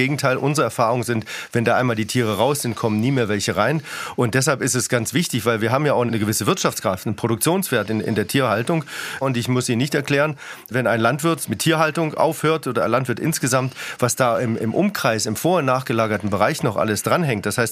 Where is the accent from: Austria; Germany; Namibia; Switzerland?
Germany; Baden-Württemberg; ich komme aus Baden-Württemberg